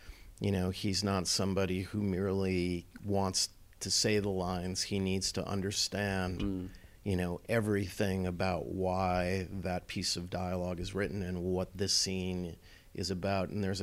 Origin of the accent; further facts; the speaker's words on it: United States; obviously as an American, when you watch the movie